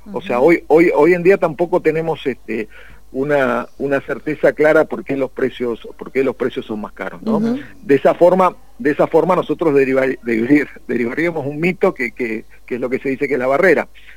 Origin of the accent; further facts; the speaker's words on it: Argentina; primero le hablo como argentino, ¿no? Como argentino creo